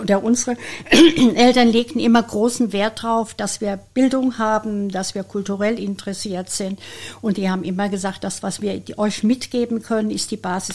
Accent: Wiesbaden, Hesse, Germany; Ich bin in Wiesbaden groß geworden, deswegen sage ich immer, ich fühle mich in Wiesbaden geborgen und aufgehoben. Und es ist meine Heimatstadt

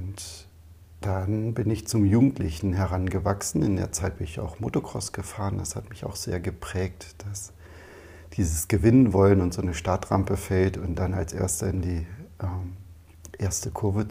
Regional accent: Fallersleben, Lower Saxony, Germany; also born or lived in Wolfsburg; Geboren bin ich in Wolfsburg und aufgewachsen in Fallersleben. Das ist so ein kleines, beschauliches Örtchen.

